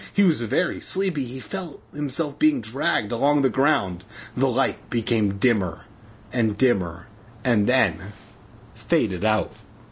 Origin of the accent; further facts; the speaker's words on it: California, United States; By the way, growing up in Southern California, basements are very rare.